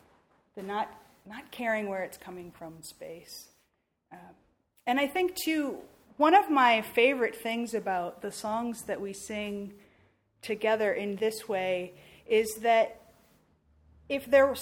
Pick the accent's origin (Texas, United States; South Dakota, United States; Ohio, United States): South Dakota, United States; I grew up in South Dakota, so there would be snow and trees getting ready.